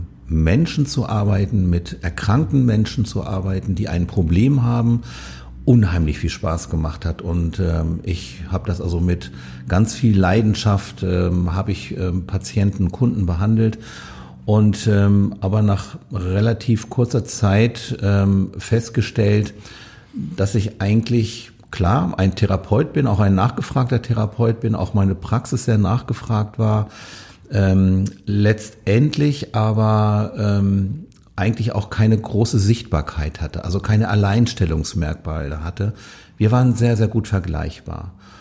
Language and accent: German; Hanover, Lower Saxony, Germany; Ich bin hier in Hannover geboren und ich lege auch Wert darauf, dass ich in Linden groß geworden bin. Das ist ja immer noch mal so eine kleine Auszeichnung dazu. Ich bin 1955 auf die Welt gekommen.